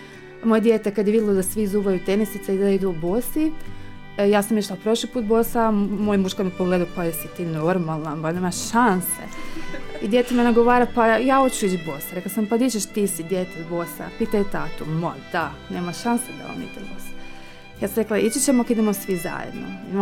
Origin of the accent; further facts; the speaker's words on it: Sveta Nedelja, Zagreb County, Croatia; ja dolazim iz Svete Nedelje i danas je grad, slavi dan grada, i naš zaštitnik je ovoga Presveto Trojstvo, i to mi je već jedna milost da sam ja od tamo došla ovdje.